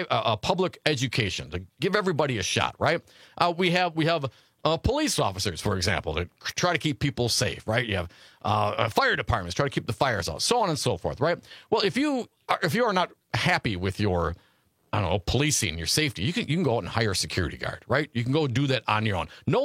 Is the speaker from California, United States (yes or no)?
no; Stevensville, Wisconsin, United States; born or raised there